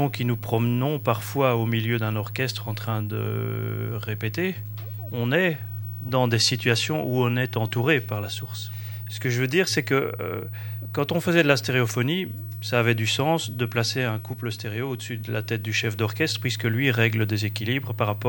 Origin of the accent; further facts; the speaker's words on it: Belgium; Donc je viens de Belgique